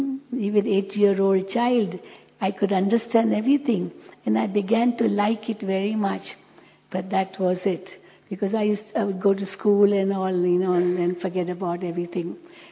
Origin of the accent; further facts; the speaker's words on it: Mumbai, Maharashtra, India; English is a second language; I came with my mother to Baba, and I'm from Mumbai. I studied in a convent school, English medium school in Mumbai, and therefore I could speak fluent English.